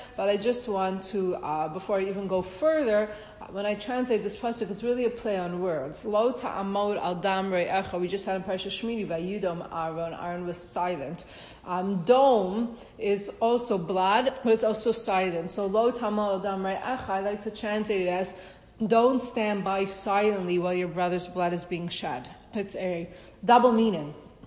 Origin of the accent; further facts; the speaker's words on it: Toronto, Ontario, Canada; When I grew up in Toronto, we lived near a ravine.